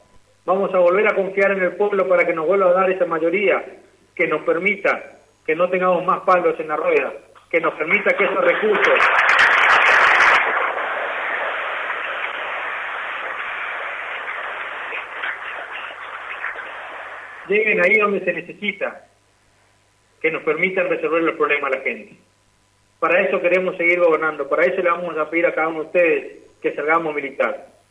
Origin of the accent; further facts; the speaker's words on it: Posadas, Misiones, Argentina; con nuestra identidad, con nuestra forma de ser, con nuestra forma de hablar, que a veces nos falta hasta una S, al final no hay problema, porque así somos los de Posada.